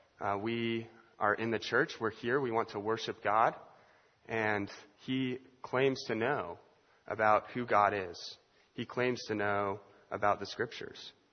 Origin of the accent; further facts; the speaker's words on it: Washington, United States; My wife and I are from the great state of Washington, the Pacific Northwest, and in the mountain, there's mountains there.